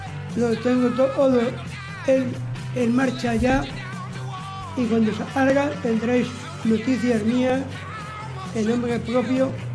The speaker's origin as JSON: {"language": "Spanish", "town": "Soria", "region": "Castile and León", "country": "Spain", "tie": "born there", "said": "Donde yo nací, y en Soria."}